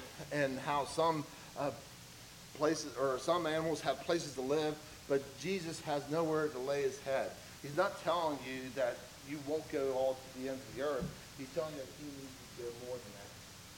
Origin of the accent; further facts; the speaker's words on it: Middlebourne, West Virginia, United States; I grew up in Middleburn, West Virginia, and I remember there was times that I wanted to go into Middleburn from Wick, West Virginia.